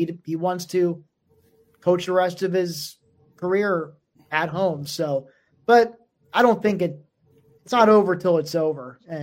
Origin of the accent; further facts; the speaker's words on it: State College, Pennsylvania, United States; I grew up in State College, which aligned itself with the Steelers crazy.